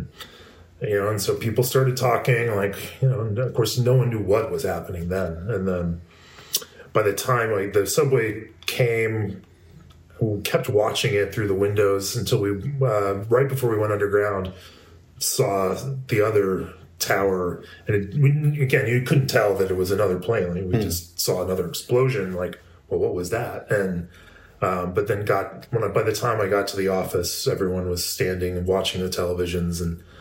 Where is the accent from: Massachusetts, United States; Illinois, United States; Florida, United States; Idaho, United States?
Florida, United States; also born or lived in Memphis / New York City; I grew up in Central Florida.